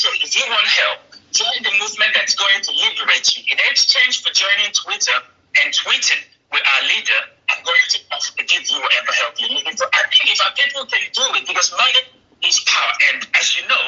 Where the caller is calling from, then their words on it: Nigeria; from Onyenewu, but I'm calling from Finland.